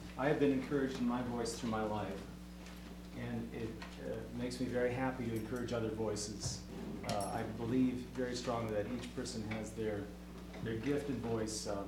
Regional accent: St. Louis, Missouri, United States; now in Nashville, United States; Although I grew up in St. Louis and I have the mighty Mississippi, so.

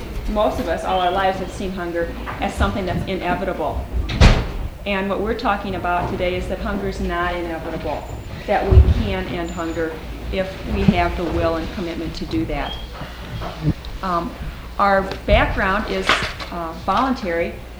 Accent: Minneapolis, Minnesota, United States; We're from Minneapolis, Minnesota.

